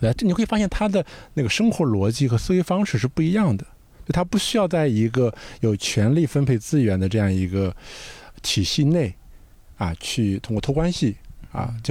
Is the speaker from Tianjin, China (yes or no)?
no; Shandong, China; also born or lived in Guangdong; 因为我是山东人，但是最初念大学在中山大学，对，我是2002年